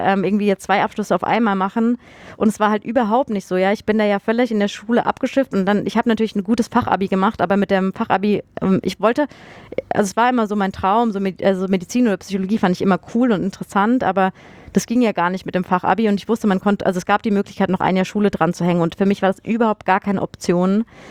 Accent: Munich, Bavaria, Germany; moved away; ich bin aus München weggezogen, bin dann nach Fulda gezogen.

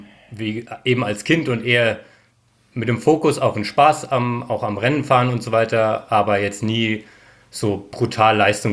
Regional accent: Darmstadt, Hesse, Germany; moved away as an adult; now in Innsbruck, Austria; Ja, also ich komme aus Darmstadt ursprünglich und ist natürlich direkt am Einstieg in Odenwald und somit jetzt nicht wie im Vergleich zu, wie ich hier in Innsbruck wohne, mitten in den Bergen, aber doch schon auch ganz nette Hügel

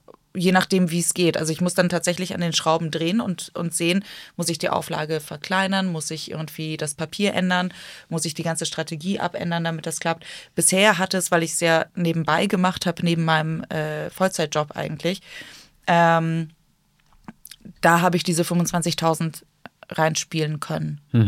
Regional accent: Hamburg, Germany; ich komme aus Hamburg, deswegen kenne ich es dort.

